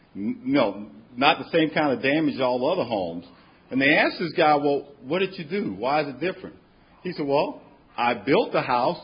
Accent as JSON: {"language": "English", "region": "Florida", "country": "United States", "said": "I'm from South Florida, and before Hurricanes Rita and Katrina, there was Andrew."}